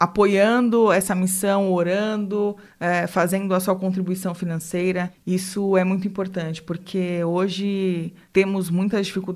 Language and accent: Portuguese; Brazil; Eu acho que nós, como brasileiras, a gente pode e deve olhar com outros olhos uma missão, um trabalho na Europa.